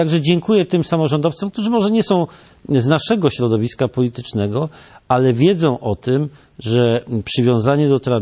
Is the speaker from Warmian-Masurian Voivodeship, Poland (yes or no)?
no; Olkusz, Lesser Poland, Poland; ja dorastałem w Olkuszu ponad 10 lat temu, poznałem moją żonę, krakowiankę